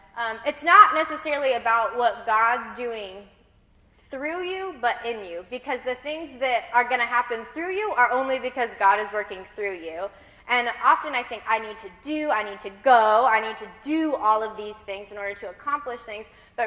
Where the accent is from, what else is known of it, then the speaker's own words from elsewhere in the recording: Illinois, United States; Like, coming to EMU, I was from Illinois.